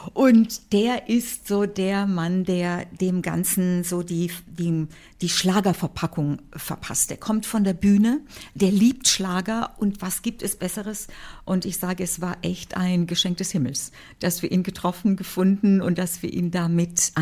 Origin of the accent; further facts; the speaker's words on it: Sântana, Arad County, Romania; ich bin ja eine gebürtige Banater Schwäbin. Und da hat es in St. Anna, in dem Ort, in dem ich aufgewachsen bin, 3 Blaskapellen.